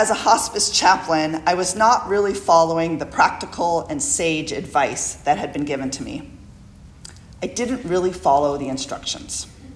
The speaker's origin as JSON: {"language": "English", "region": "California", "country": "United States", "tie": "born or raised there", "said": "So if I explained to him that I was raised in Southern California, Dodger baseball, and off we went."}